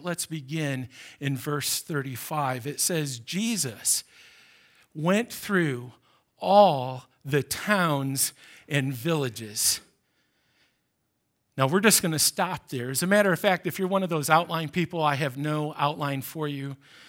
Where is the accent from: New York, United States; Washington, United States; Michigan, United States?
Michigan, United States; Lansing; I grew up in Lansing.